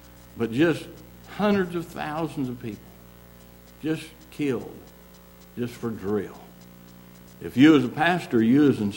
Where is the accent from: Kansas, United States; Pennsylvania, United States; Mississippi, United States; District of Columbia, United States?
Kansas, United States; I mean, I was born and raised in Kansas on a hog farm.